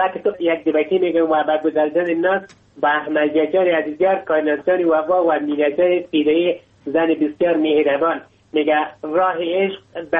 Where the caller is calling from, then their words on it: Logar, Afghanistan; ، ما یک افغان هستم، از ولایت لوکر همراه شما همکلام هستم.